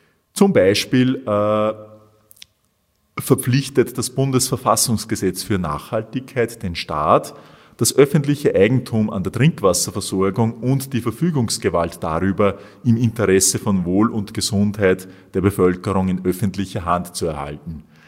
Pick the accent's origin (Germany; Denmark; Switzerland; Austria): Austria; Upper Austria; Hier gibt es vielleicht schöne oberösterreichische Beispiele. Mein Heimatbundesland